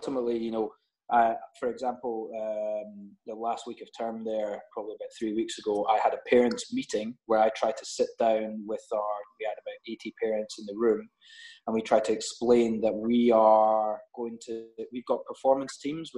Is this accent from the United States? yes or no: no; Scotland, United Kingdom; accent: Scottish; And the good thing is, everyone can, with my Scottish accent, everyone can hear me as well.